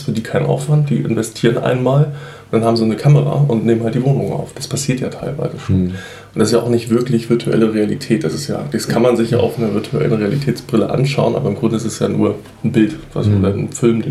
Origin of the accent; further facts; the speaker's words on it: Hamburg, Germany; Ich bin aus Hamburg.